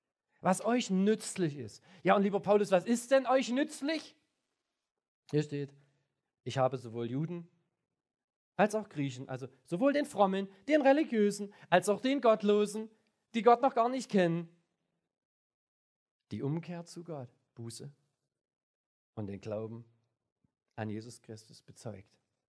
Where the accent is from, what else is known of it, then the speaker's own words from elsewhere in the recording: Hof, Bavaria, Germany; A72 zurück nach Hof, ja, in meine Heimat.